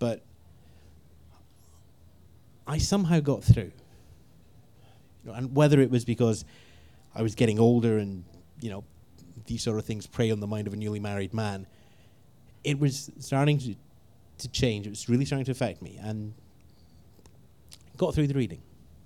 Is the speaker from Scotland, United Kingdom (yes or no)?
yes; Scotland, United Kingdom; no, we're Scottish, we're going to have our honeymoon in Scotland.